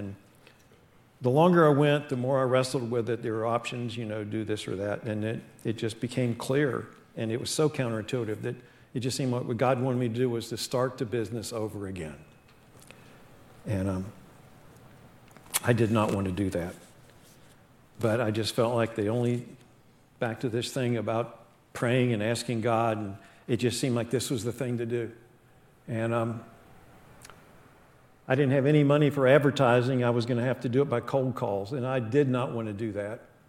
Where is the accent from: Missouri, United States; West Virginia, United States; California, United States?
West Virginia, United States; you know, Clark, I am from West Virginia. We're not known to be the brightest people in the world